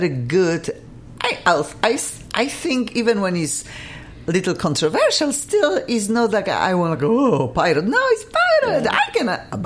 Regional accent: Poland; moved away as an adult; when I was straight from Poland, oh my gosh, spending even $5-7, I cried when I lost.

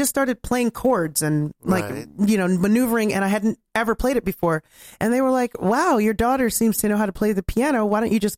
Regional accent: North Carolina, United States; also born or lived in New York / Pennsylvania; I grew up in North Carolina and a combination of upstate New York, Pennsylvania, and North Carolina.

